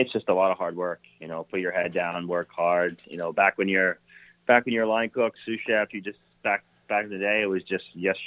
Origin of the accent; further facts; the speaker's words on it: New York, United States; Me, I'm originally from New York, actually. So I was born in New York City and lived in Long Island.